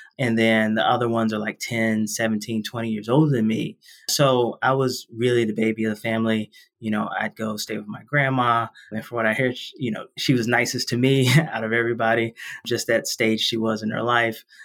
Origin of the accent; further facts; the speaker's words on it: Washington, District of Columbia, United States; Yeah, so I grew up in Southeast DC, actually inside DC. Some people grew up around DC, but I was in DC.